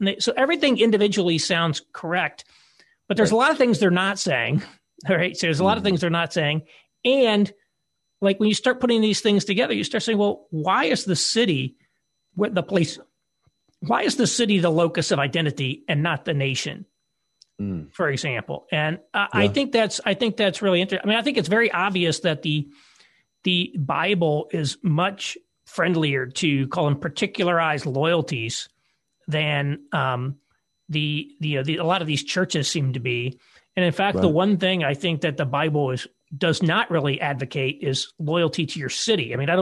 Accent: Austin, Texas, United States; I'm from Austin. I'm a good blue city, progressive Austin resident.

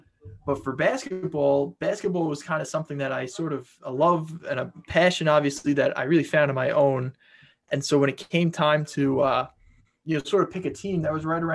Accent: Long Island, New York, United States; So I grew up on Long Island, right?

